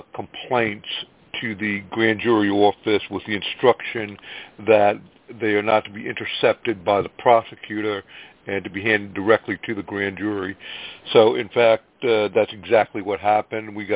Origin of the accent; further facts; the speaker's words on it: New Jersey, United States; New Jersey.